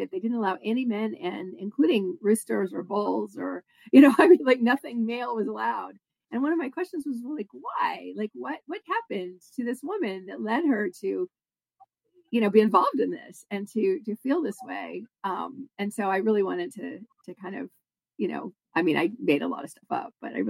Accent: Kansas, United States; I am from Kansas and I travel there, you know, frequently, you know, like once a year.

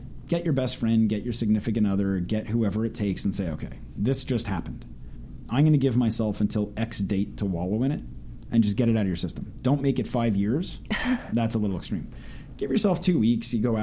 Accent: Canada; I'm Canadian, like I said, so especially in the States

